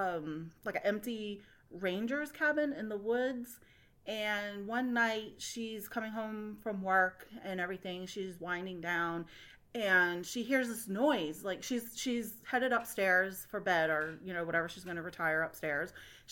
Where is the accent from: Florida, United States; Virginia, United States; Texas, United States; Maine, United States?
Virginia, United States; I'm from Virginia, so I might be made up, might not be.